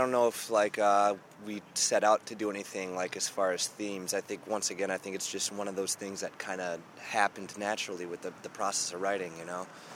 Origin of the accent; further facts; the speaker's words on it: Michigan, United States; But he's one of my buddies from Michigan. I'm from Michigan, and I met him.